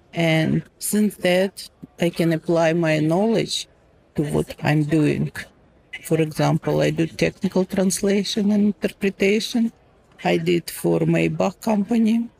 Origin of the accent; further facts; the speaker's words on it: Phoenix, Arizona, United States; I'm from Phoenix, Arizona.